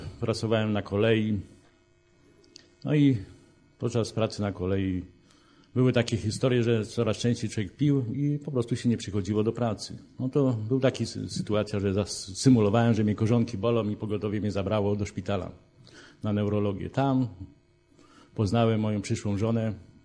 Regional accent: Szczecin, West Pomeranian Voivodeship, Poland; born there; urodziłem się w Szczecinie.

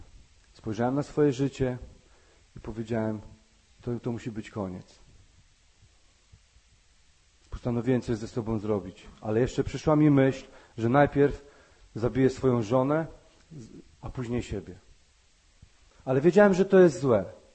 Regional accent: Silesian Voivodeship, Poland; Pojechałem na Śląsk, bo pochodzę z Górnego Śląska

